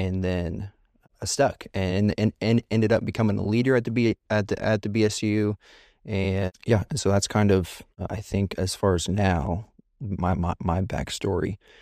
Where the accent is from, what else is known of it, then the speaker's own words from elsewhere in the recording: Missouri, United States; I'm from Northwest Missouri and about 30 minutes north of Kansas City and grew up in a small town, graduated with 58 people.